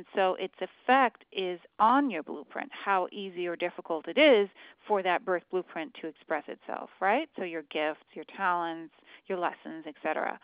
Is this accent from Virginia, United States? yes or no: yes; Fredericksburg, Virginia, United States; was born in Fredericksburg, Virginia, but there are two Fredericksburg, which I didn't know, and I'm from Virginia, so it's not good.